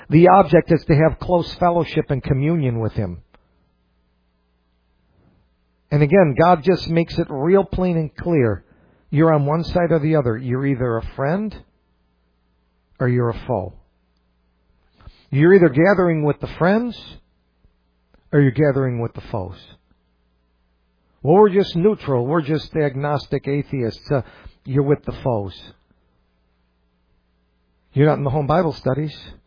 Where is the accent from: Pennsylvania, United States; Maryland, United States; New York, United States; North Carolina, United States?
New York, United States; growing up in Western New York, that grew up Catholic.